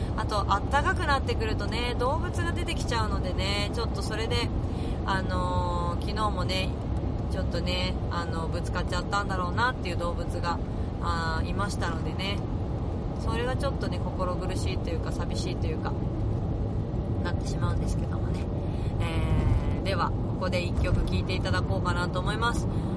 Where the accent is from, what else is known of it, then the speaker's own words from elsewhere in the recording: Tokyo, Japan; 私は東京生まれ東京育ちだからあまりその田舎っていうものに対してすごい疎いわけですよね